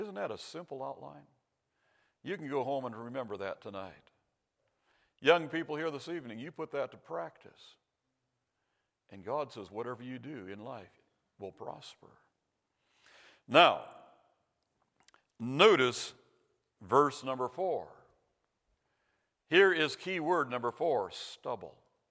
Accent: Pekin, Illinois, United States; About 5 years ago, we went back to my hometown, Pekin, Illinois, where I grew up and then served with my dad for about 10 years.

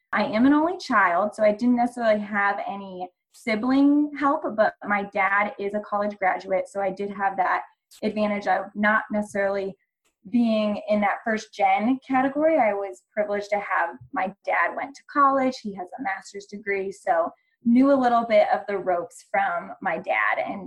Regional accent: Ohio, United States; now in Colorado, United States; I am from Ohio. So like Alicia said, we met here out in Colorado, and I'm from very small town, rural community, farm, graduated with around 80 people in my graduating class

